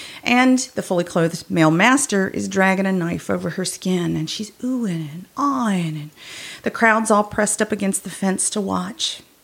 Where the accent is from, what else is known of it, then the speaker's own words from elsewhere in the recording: the South, United States; I was the only girl growing up in the South with five brothers.